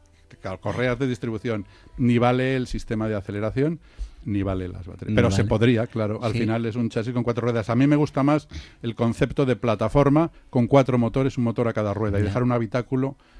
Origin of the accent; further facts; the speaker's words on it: Guadalajara, Castilla-La Mancha, Spain; que somos de Guadalajara y somos de tierra de miel.